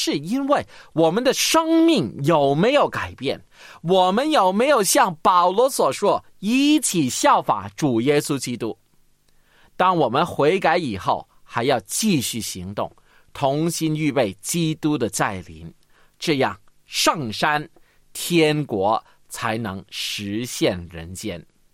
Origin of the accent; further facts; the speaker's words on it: China; 我们的确呢，真的不是以色列人，我们是中国人。